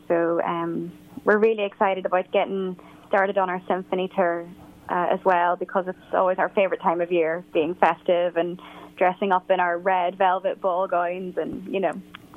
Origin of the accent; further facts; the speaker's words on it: Derry, Northern Ireland, United Kingdom; moved away as an adult; now in London, United Kingdom; Well, I'm from Derry, which is in Northern Ireland. Many people know it now because there's the Netflix TV show Derry Girls, so I am officially a Derry girl. And I moved to London when I was 18